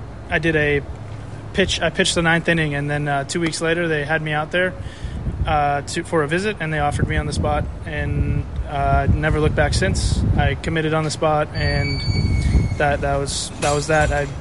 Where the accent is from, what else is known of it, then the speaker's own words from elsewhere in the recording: Sierra Madre, California, United States; also born or lived in Monrovia; I grew up in Monrovia, then to Sierra Madre, California. That's pretty much where my whole family's from